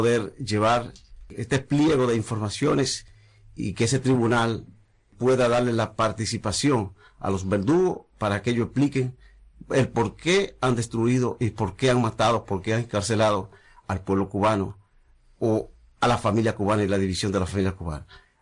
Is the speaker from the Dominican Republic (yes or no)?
yes; Dominican Republic; y no es ajeno que nosotros, como dominicanos, no hagamos nada